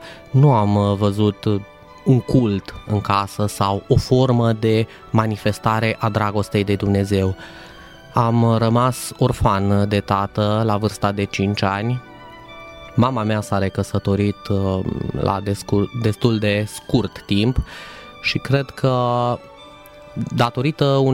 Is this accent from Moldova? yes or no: no; Zalău, Sălaj County, Romania; sunt din Zalău, am 37 de ani, m-am născut aici, m-am născut într-o familie așa zis ortodoxă